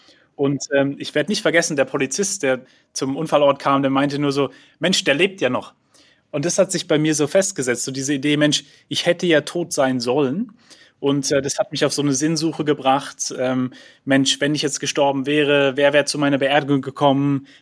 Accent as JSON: {"language": "German", "town": "Heidelberg", "region": "Baden-Württemberg", "country": "Germany", "tie": "born or raised there", "also_born_or_lived": "Bergisch Gladbach", "said": "Ja, ich bin in Bergisch Gladbach geboren, in Heidelberg aufgewachsen und nach dem Abitur hat mich es dann in die Ferne gezogen."}